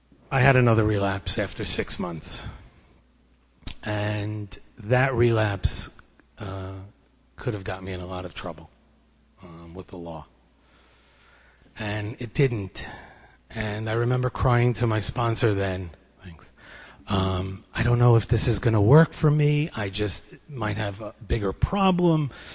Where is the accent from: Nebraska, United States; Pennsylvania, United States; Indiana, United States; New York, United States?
New York, United States; Brooklyn; I grew up in Brooklyn, a nice Jewish baby.